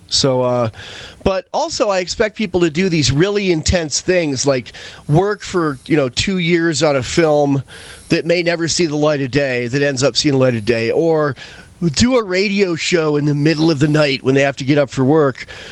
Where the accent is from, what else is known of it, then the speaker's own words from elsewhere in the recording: Westfield, New York, United States; 10 miles from where I grew up in Westfield, New York, Western New York, the far west, as far away from New York City as you can be and still be in New York.